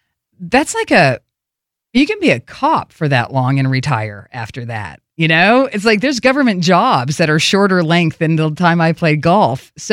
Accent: Oklahoma, United States; probably the best way to describe what growing up in Oklahoma was like is that my closest friends in the world today are friends from there.

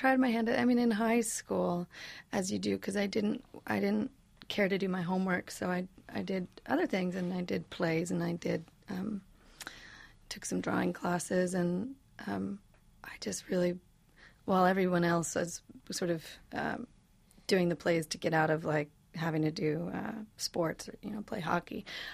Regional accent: Michigan, United States; I'm Michigan.

